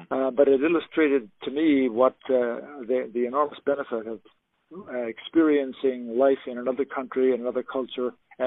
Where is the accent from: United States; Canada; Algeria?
Canada; as well as Canada, which is my home country